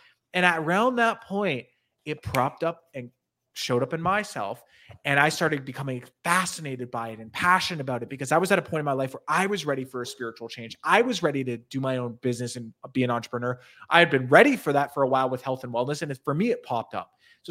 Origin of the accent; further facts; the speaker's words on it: Canada; I'm coming from Canada.